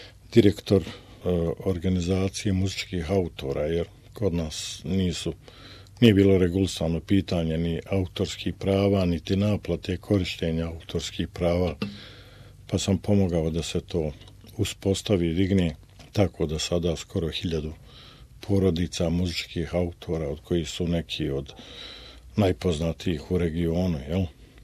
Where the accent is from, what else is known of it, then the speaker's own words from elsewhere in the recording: Sarajevo, Federation of Bosnia and Herzegovina, Bosnia & Herzegovina; also born or lived in Kozluk / Zvornik / France / Switzerland; Pa, rođen sam u Kozluku, sjeveroistočnoj Bosni. Tamo sam živio 5 godina, onda smo se preselili u Zvornik 3 godine i tamo negdje od 8. godine sam stanovnik Sarajeva.